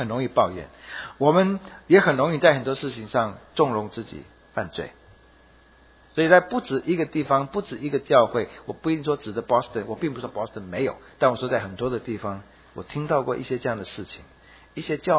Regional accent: China; 所以看到那些都是我们中国人很熟悉也很好吃的

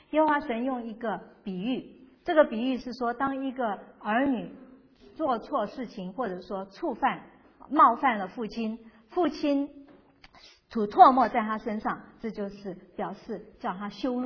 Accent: China; 我们中国人古代社会也是羞耻的文化

